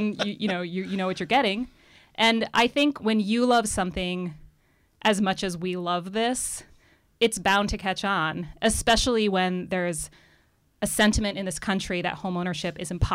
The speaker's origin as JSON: {"language": "English", "town": "Warren County", "country": "United States", "tie": "born or raised there", "said": "Well, I grew up here. I grew up in Warren County"}